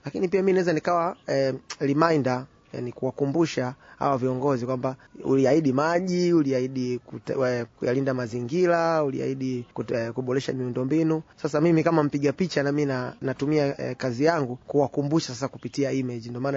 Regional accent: Tanzania; mimi kama Mtanzania naamini ni rahisi mimi kuelewa mambo yanayoendelea Tanzania kuliko mtu mwingine yoyote. Na ukizingatia nimepata bahati ya kutembea Tanzania nzima naijua.

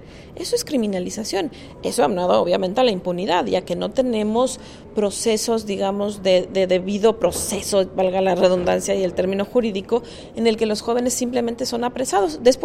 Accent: Mexico; en particular en mi país, en México

